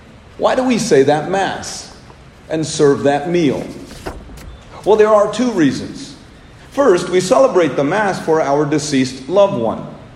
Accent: India; now in United States; have a tradition in my home country of India that most Americans have probably never heard of.

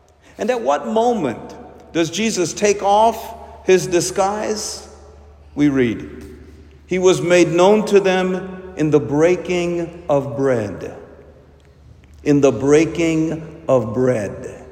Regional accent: Little Rock, Arkansas, United States; That interview reminded me of growing up as an Indian with dark skin in Southwest Little Rock, a very white part of town back in the 1980s.

